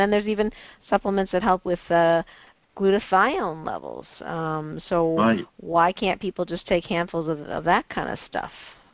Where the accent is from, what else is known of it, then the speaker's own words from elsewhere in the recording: Hong Kong; I come from Hong Kong, so for us, lighter skin is supposedly more beautiful in our culture.